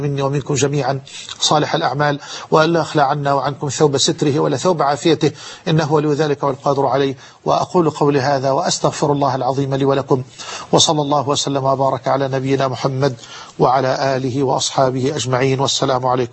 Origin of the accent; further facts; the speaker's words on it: Egypt; وقد حان الآن يعني عندنا في مصر الاستعداد يعني لصلاة المغرب